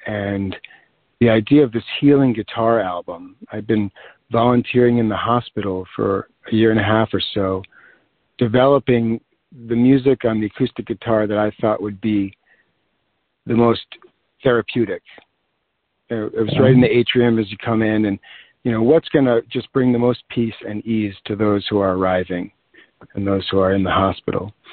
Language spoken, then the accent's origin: English; Poughkeepsie, New York, United States; My growing up in Poughkeepsie, New York, there's this folk tradition that my mother really came out of, growing up in Queens.